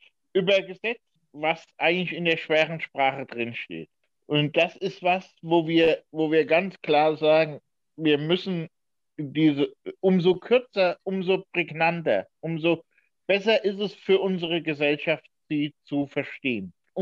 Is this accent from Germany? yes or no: yes; Diez, Rhineland-Palatinate, Germany; born there; nicht nur in Bad Ems, wie aber auch in Dietz, da wo ich geboren worden bin, bin ja ein gebürtiger Dietzer.